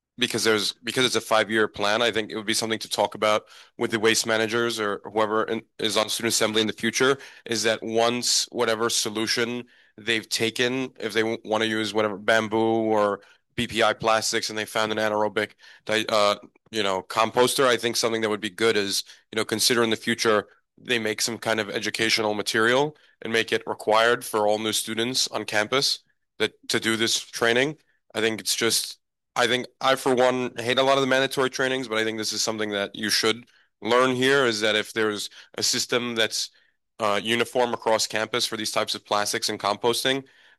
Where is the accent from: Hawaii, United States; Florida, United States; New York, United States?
New York, United States; New York City; I'm from New York City. It's way better there.